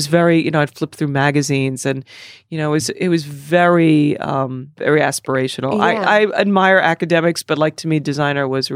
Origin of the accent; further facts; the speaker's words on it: New York, United States; I was brought up in Long Island, in New York, in a culture that I had a good education